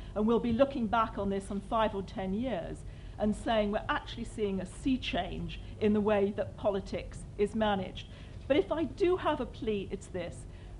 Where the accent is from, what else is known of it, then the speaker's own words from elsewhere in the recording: London, United Kingdom; And I say that as a Londoner. I have pride in this city.